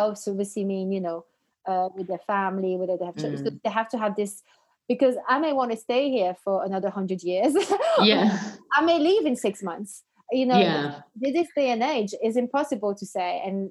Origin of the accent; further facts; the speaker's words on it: Belgium; been a foreigner wherever, you know, I lived. Like, even when I didn't grow up in Denmark, which is where my mum is from. I grew up in Belgium.